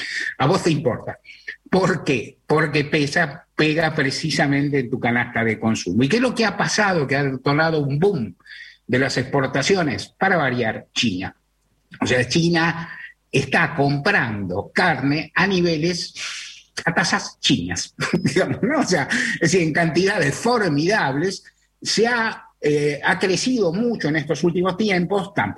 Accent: Argentina; de carne somos los argentinos

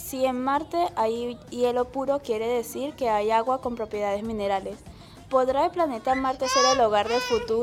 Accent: Venezuela; now in Argentina; Venezuela.

